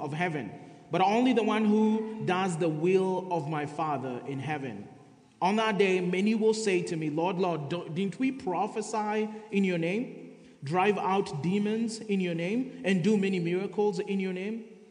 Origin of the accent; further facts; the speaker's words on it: Kenya; A little bit about myself. I was born and raised in Kenya.